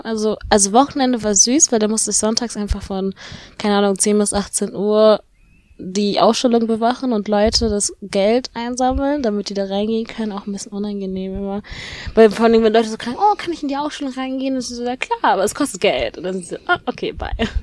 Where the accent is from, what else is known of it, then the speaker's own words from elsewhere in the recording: Germany; ich komme aus Deutschland